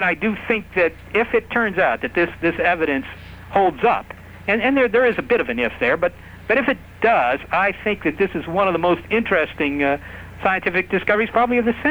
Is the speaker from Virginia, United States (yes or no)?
yes; Arlington, Virginia, United States; now in San Francisco, United States; Near Washington, D.C., Arlington, Virginia.